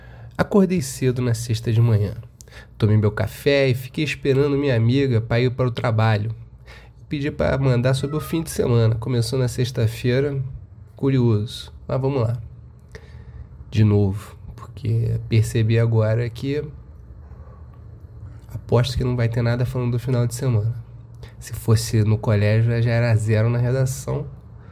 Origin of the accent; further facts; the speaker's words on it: Sete Lagoas, Minas Gerais, Brazil; fui para minha cidade natal, Sete Lagoas, Minas Gerais